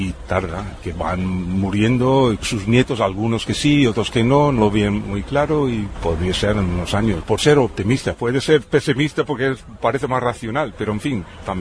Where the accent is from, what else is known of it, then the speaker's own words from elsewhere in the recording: United States; now in Spain; Yo soy de Estados Unidos. Es un país que tiene sus corrupciones.